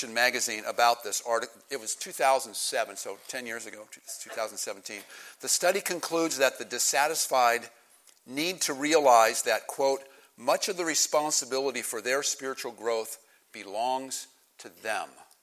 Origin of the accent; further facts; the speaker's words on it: Ohio, United States; I'm not a farm kid, but our county has, like every county has a county fair. I grew up in Stark County.